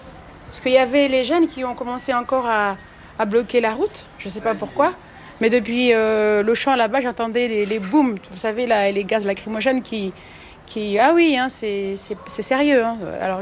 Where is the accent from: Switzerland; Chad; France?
France; Je suis française et je suis fière de l'être. Parce que j'ai hérité de ça depuis ma mère, ma grand-mère, et ainsi de suite.